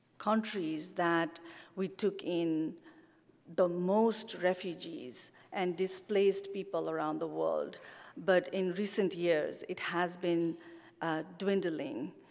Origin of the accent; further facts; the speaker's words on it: Nepal; moved away as an adult; I am originally from Nepal. I came here 19 years ago to pursue my higher studies